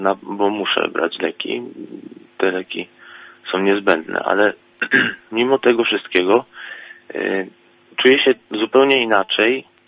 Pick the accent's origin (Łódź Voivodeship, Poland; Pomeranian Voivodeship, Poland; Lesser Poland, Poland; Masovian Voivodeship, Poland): Lesser Poland, Poland; Właśnie jestem z Małopolski